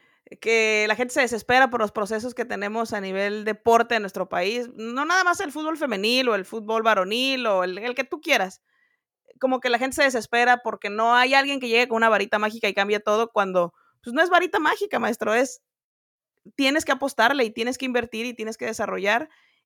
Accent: Mexico; a veces como cultura mexicana necesitas que te obliguen a cumplir

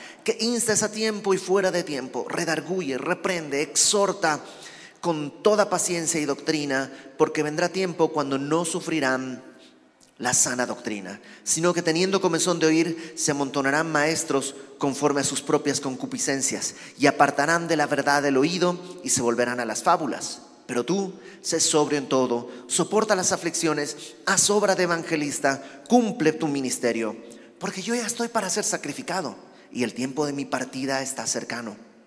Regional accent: Bolivia; now in Mexico; antes de venir a México, yo vivía en mi país, vivía en Bolivia

